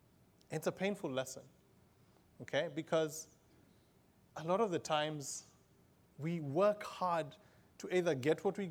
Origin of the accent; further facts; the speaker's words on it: Kenya; now in United States; If you haven't picked it up, I'm a foreigner. I'm from Kenya, in East Africa.